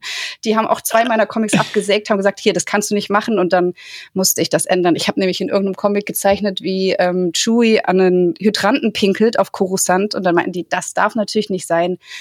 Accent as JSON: {"language": "German", "town": "Freiburg", "region": "Baden-Württemberg", "country": "Germany", "said": "ich komme aus Freiburg. Da spricht man badisch, alemannisch."}